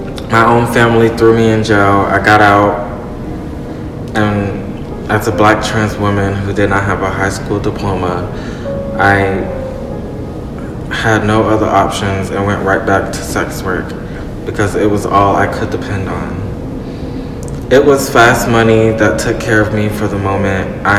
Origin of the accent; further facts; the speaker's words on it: Florida, United States; I was scared I'd be turned down because I was from Florida, and during this time coming from different states was freaking people out.